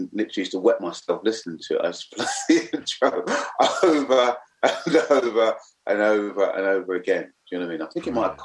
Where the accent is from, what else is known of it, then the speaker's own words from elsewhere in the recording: London, United Kingdom; now in -; I was a black kid, lived growing up in the East End.